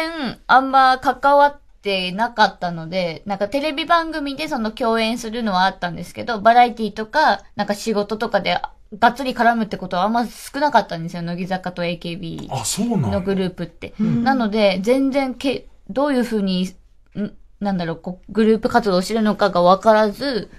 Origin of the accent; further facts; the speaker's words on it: Akita, Japan; 超田舎で生まれ育ちました